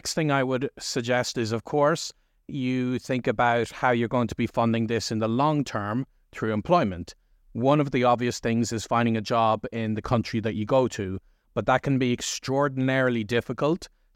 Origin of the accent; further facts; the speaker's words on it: Ireland; this applies equally to other countries because obviously I'm Irish.